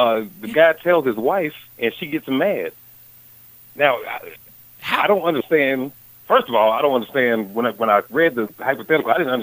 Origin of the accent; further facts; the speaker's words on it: the South, United States; I'm from the South. I feel like that's something that a man should do.